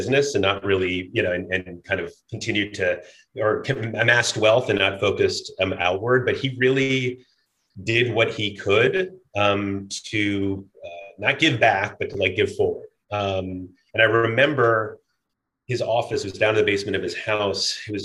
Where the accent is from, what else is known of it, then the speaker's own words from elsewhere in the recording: Washington, District of Columbia, United States; so I grew up in Washington, D.C. I was a seventh generation Washingtonian.